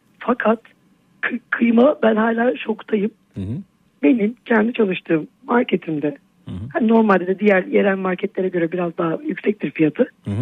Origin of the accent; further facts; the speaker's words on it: Akçay, Balıkesir, Turkey; Evet evet, orada yaşıyorum, orada büyüdüm ben zaten. Ailem de oradaydı.